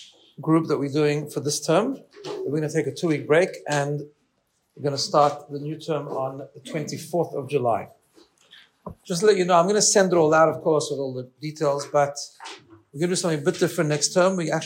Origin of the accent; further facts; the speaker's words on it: Johannesburg, Gauteng, South Africa; also born or lived in Cape Town; I was born in Cape Town, as you know, and grew up in South Africa, in Johannesburg. My father was born in Riga, but he grew up in Israel.